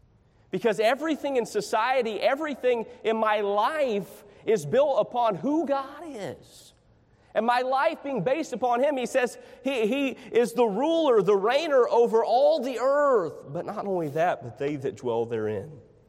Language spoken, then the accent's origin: English; Tennessee, United States; many of you probably know I'm from the East Tennessee area. That's where I was born and raised. About 30 minutes south of Bristol, Tennessee, is where I grew up.